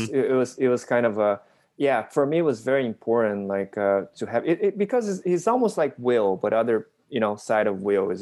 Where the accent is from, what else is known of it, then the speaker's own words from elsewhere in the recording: Brazil; I'm Japanese Brazilian. I was born and raised in Brazil. And for me, it was like, okay, I'm I'm Brazilian, but people think I'm, you know, they say, oh, but you don't look Brazilian